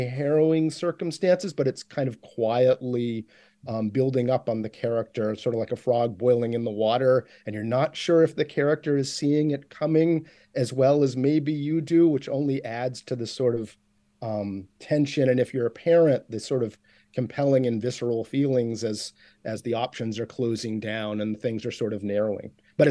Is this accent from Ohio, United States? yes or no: no; Maine, United States; For me, I grew up in North Franklin County in a very small town.